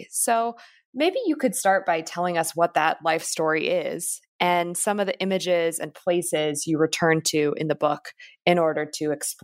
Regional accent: Oregon, United States; I'm originally from the West. I'm from Oregon. So it's a move closer to family

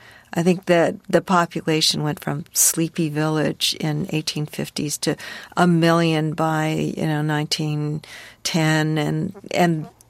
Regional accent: United States; I'm American, and I'm also Chinese.

